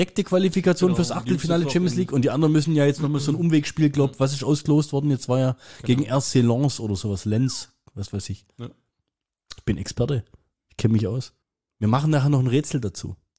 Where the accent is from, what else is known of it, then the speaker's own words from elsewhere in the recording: Freiburg, Baden-Württemberg, Germany; als Freiburger